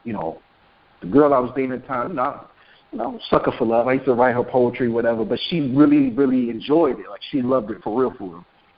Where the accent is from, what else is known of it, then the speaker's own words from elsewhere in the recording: Brooklyn, New York, United States; born there; I was born in Brookdale Hospital in Brooklyn, and they were ahead of their time.